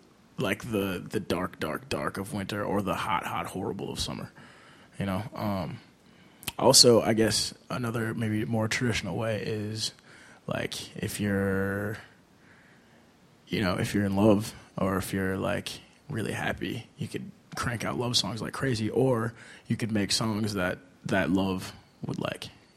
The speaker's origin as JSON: {"language": "English", "region": "Minnesota", "country": "United States", "said": "For me, I think, depending on the season, being a Minnesotan, like, hard. Like, I love it here"}